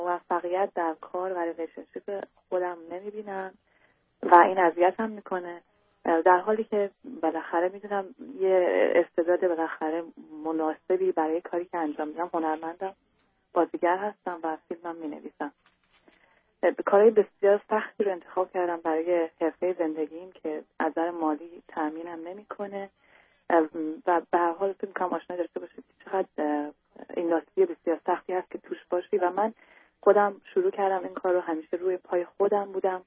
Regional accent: Iran; moved away; به خاطر مذهب باز دوباره اذیت شدم و موقعیت جور شد و از ایران بیرون اومدیم.

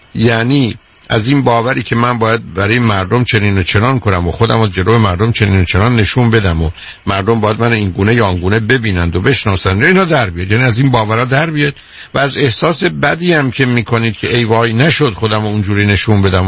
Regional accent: Iran; born there; ما در ایران متولد شدیم و فارسی بلدیم ولی انگلیسی بلد نیستیم

